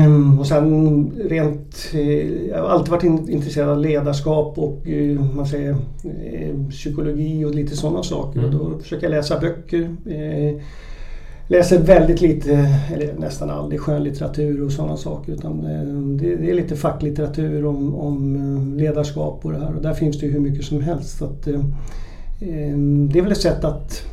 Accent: Uppsala, Uppsala County, Sweden; Det tycker jag väl hela min uppväxt i Uppsala var väldigt harmoniskt, trygg med både mamma och pappa och syster

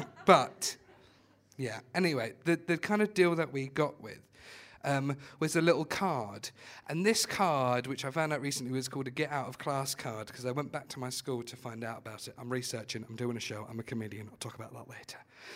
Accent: Watford, East of England, United Kingdom; I'm from Watford, by the way

